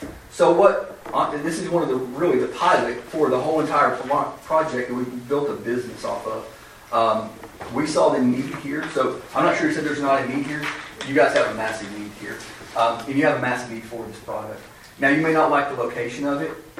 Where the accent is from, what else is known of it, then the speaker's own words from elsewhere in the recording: Murray, Kentucky, United States; We're from Murray. We're not from out of state.